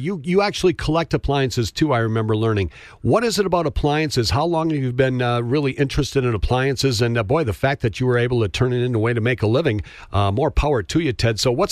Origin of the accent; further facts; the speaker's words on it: Appleton, Wisconsin, United States; I was a Fox over at Fox Valley Lutheran in Appleton growing up.